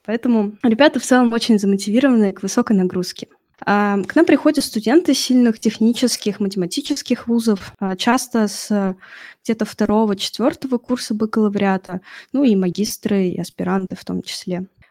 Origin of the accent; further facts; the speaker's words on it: Moscow, Russia; Вот я, например, из Москвы